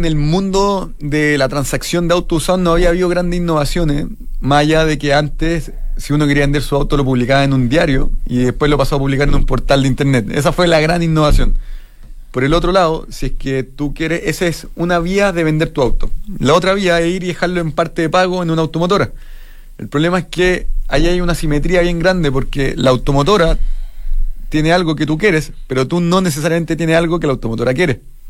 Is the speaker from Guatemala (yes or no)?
no; Chile; somos 2 chilenos, Ricardo Bonoso y yo.